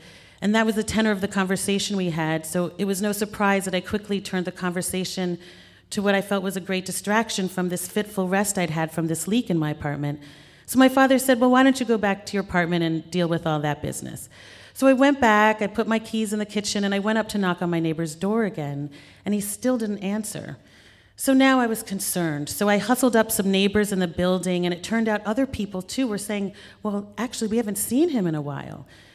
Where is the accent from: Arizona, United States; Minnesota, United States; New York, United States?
New York, United States; New York City; My brother and I grew up here in New York